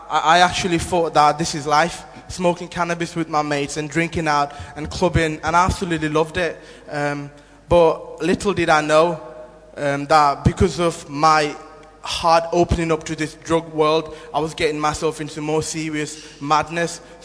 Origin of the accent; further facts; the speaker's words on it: Nepal; now in Doncaster, United Kingdom; I'm 23 years of age. And I'm originally from Nepal, but live in Doncaster at the moment.